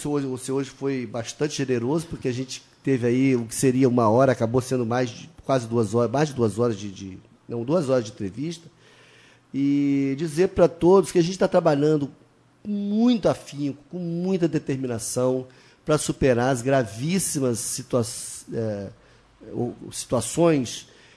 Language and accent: Portuguese; Campos dos Goytacazes, Rio de Janeiro, Brazil; porque eu sou de Campos